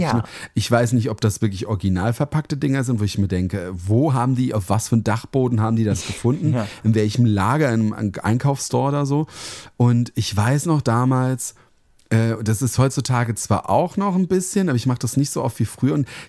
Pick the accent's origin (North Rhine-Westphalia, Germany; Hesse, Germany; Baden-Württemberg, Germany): Hesse, Germany; Bei uns in Hessen sagt man immer Karton